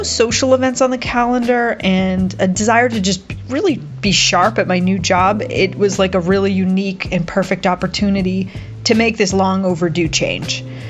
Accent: Salisbury, Connecticut, United States; from Salisbury, Connecticut.

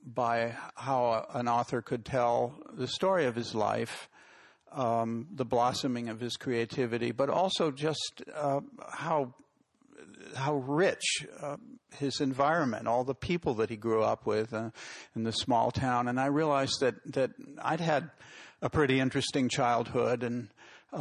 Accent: New England, United States; now in California, United States; like so many people I know, and probably half the people in this room, am an immigrant to California. I came here from New England, and Hallelujah Junction documents that trip.

